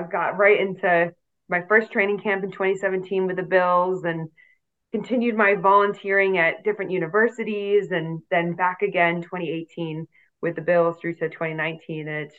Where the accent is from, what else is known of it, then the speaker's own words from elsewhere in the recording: New England, United States; Now I'm from New England in the States. My mom's British, so she's got dual citizenship.